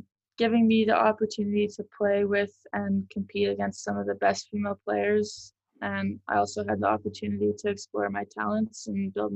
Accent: Regina, Saskatchewan, Canada; I also grew up cheering for Sam Steele, who played for my hometown team, the Regina Pats, in the WHL.

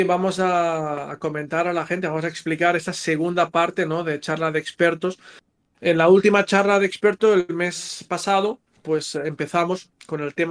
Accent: Castellar del Vallès, Catalonia, Spain; Vamos primero a Castellar del Vallès, que es también mi pueblo, ¿no?

